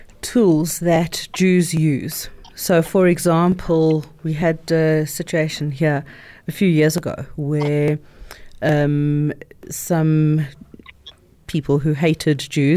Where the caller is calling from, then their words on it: South Africa; I'm speaking to you from South Africa.